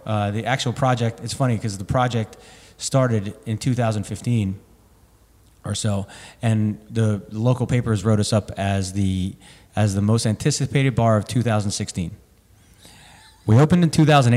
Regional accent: New Jersey, United States; Just throwback to growing up in New Jersey, you know?

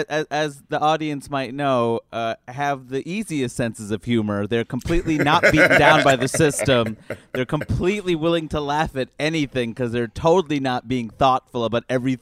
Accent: Jackson Heights, New York, United States; you know, I grew up in Jackson Heights, and I thought that was so cool.

